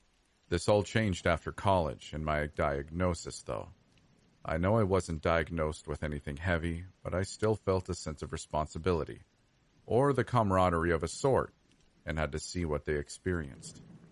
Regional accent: New York, United States; I grew up on Long Island, right outside of the Kings Park Psychiatric Center, home of the legend of Cropsey.

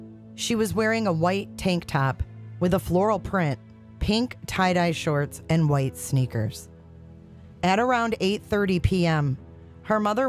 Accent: Michigan, United States; Today's video is an old case, a cold case, out of my home state of Michigan.

